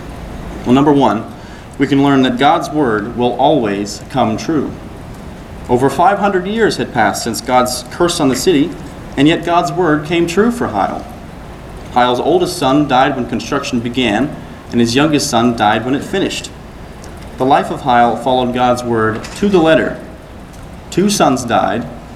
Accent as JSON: {"language": "English", "town": "Nashville", "region": "Tennessee", "country": "United States", "said": "I'm from Nashville, Tennessee."}